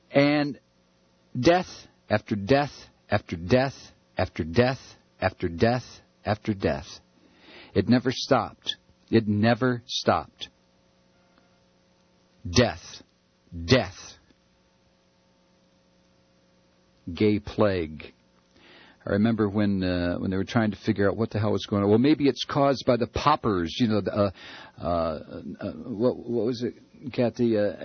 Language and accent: English; Toledo, Ohio, United States; teenage boy growing up in Toledo, Ohio in the 50s